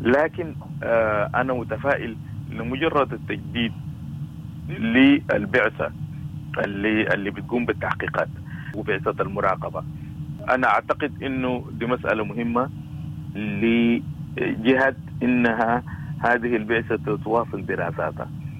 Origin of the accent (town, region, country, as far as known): Sudan